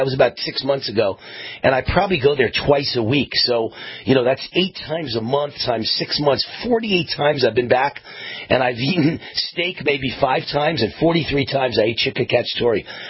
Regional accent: New York, United States; I'm from New York, from an all-Italian day, but I know Italian food.

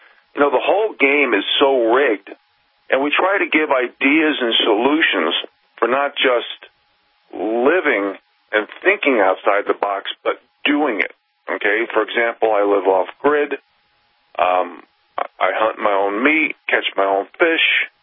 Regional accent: New York City, New York, United States; So the fact that I grew up in New York and I tried to work in the woods and the outdoors, I could not

